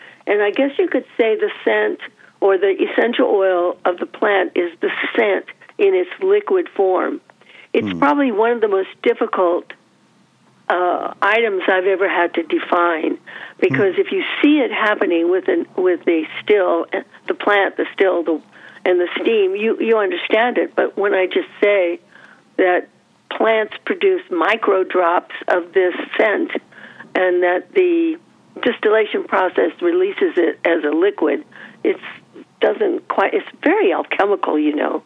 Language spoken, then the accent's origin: English; Antioch, California, United States; by the way, California is my home. I was born and raised in Antioch, California.